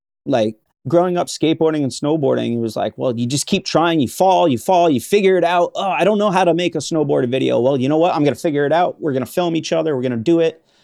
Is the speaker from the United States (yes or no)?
yes; Vermont, United States; You know, again, growing up in Vermont, being outside, we have very long winters.